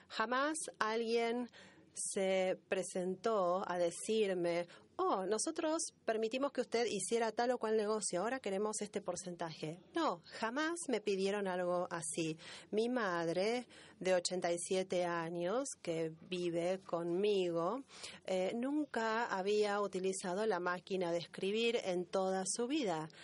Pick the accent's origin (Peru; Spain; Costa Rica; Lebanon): Lebanon; Beirut, Beirut Governorate; Spanish is a second language; en Beirut, donde yo nací y crecí en una parte muy francesa de Beirut. Entonces, cuando yo era pequeño, era educado por monjas y se aseguraban de que yo hablase francés prácticamente todo el tiempo